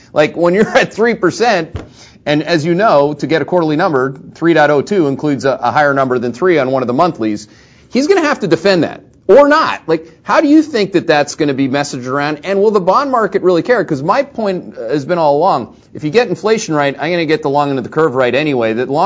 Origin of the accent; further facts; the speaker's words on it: Ireland; And I think that I'm Irish.